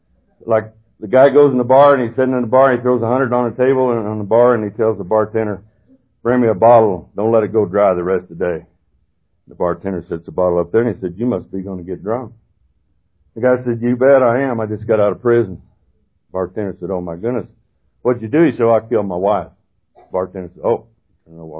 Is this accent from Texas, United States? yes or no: yes; Texas, United States; born there; I was born in Texas, and that don't make you an alcoholic